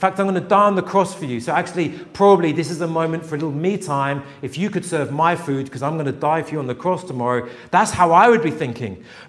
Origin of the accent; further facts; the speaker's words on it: England, United Kingdom; I don't, you know, I'm English as well, so I don't want to fuss